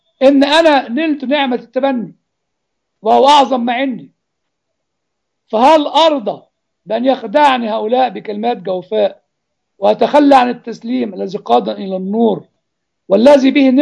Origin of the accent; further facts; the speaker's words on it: Egypt; إحنا مثلا عندنا في مصر